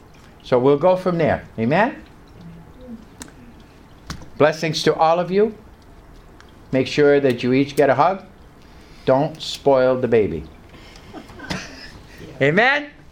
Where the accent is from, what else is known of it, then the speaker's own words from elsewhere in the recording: Canada; Because myself, I came from Canada.